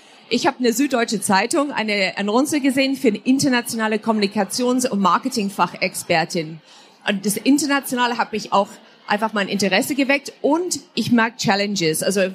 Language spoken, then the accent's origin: German; England, United Kingdom; Also ich komme ursprünglich aus England